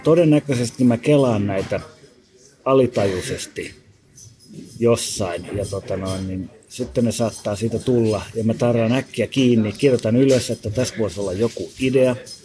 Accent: Savonia, Finland; mä oon ensinnäkin äidin suvun puolelta, niin olen Savosta päin kotoisin

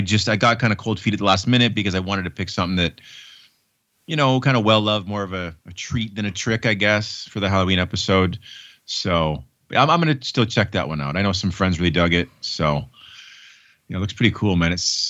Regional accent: Canada; Yes, I love both, but I am Canadian.

